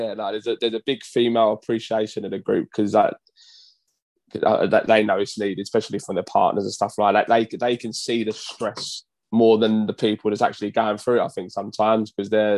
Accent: Bermondsey, London, United Kingdom; I guess from where I'm from Bermondsey and this way, so we're all sort of meant to be geezers around this way and stuff like that.

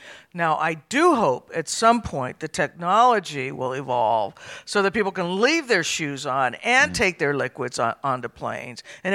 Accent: Albuquerque, New Mexico, United States; moved away as an adult; now in Arizona, United States; So, I grew up in Albuquerque, New Mexico.

